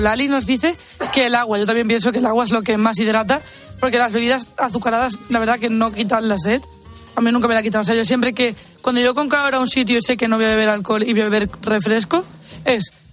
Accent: Seville, Andalusia, Spain; Es como que soy sevillana

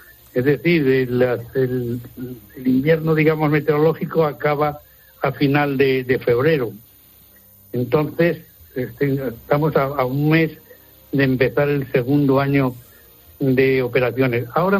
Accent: Spain; a mí como militar, como europeo, como español

